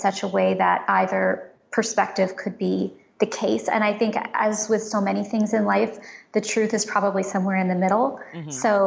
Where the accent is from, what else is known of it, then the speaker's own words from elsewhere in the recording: San Francisco, California, United States; so I grew up in San Francisco